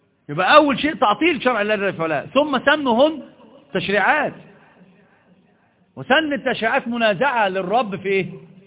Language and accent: Arabic; Egypt; الحمد لله مش حد عندنا في مصر بيقول بذلك